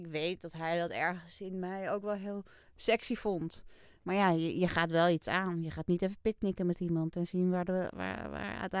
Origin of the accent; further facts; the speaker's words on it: Amsterdam, North Holland, Netherlands; Kijk, hij komt uit Brabant en ik kom uit Amsterdam.